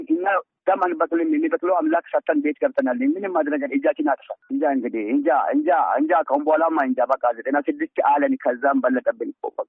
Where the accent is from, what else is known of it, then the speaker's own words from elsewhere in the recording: Gambela, Ethiopia; ሰባት ነው እዚህ ሀገር ገባሁት፣ እዚህ ነው ያደግኩት፣ ልጆችም የወለድኩት የልጆችን ልጆችም እዚህ ነው ያደገ ነው።